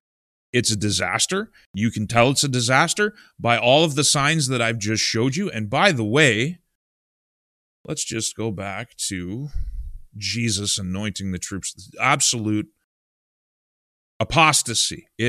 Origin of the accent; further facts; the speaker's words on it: United States; As an American, if I was in charge of the United States, I wouldn't be involved at all.